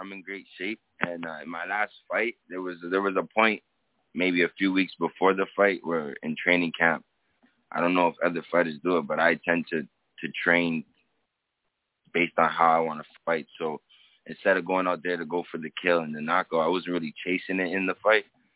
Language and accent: English; Canada; Yeah, I live in Canada. I'm born and raised in Canada, and like, as far as moving around, I'm able to go.